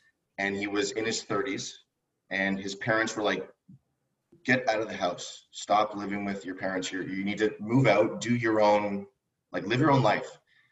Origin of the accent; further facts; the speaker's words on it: Mississauga, Ontario, Canada; Sorry, no, I grew up in Mississauga.